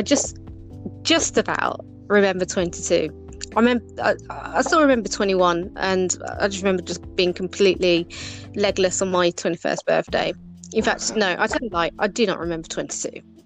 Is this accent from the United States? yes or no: no; Birmingham, West Midlands, United Kingdom; I'm 39 years old. And as I've mentioned on my previous podcast, that I am from Birmingham in the UK. And Birmingham, is much like London, is a very cultural melting pot of different cultures.